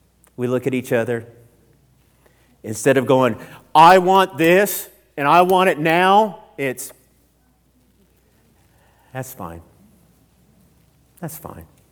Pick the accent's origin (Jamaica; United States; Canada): United States; Colorado; also born or lived in Texas; I came from Colorado to Odessa, Texas, and I thought that God had left me, all right?